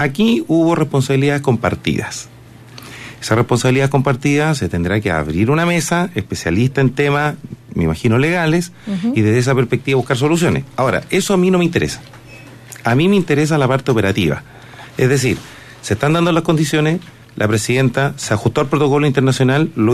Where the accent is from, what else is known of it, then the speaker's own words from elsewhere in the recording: Viña del Mar, Valparaíso, Chile; Ahora, Valparaíso lo conozco muy bien, porque me crié muchos años en Viña.